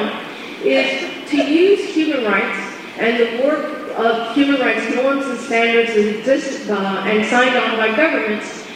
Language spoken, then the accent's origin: English; India; accent: Midwestern; now in United States; it says that I'm from India, and I was born in India. But as you can tell from my very Midwestern accent, I've spent quite a bit of time in the United States.